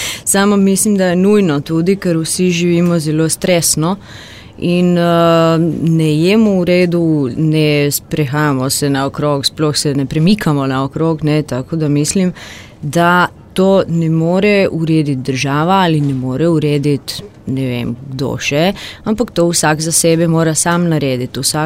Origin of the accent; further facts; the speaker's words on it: Zagreb, City of Zagreb, Croatia; Slovenian is a second language; jaz sem iz Zagreba sam. Prišla sem poskusiti narediti izpit iz slovenščine, zato ker upam, da bom živela v Ljubljani.